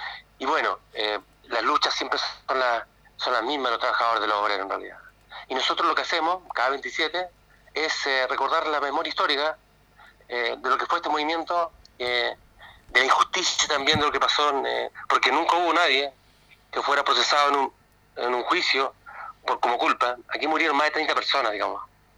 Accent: Patagonia, Chile; Aquí estamos, somos de aquí, de la Patagonia, todos somos de la Patagonia

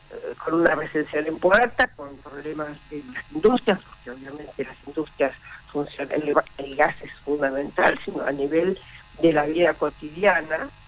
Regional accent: Argentina; nosotros lo sabemos muy bien como argentinos

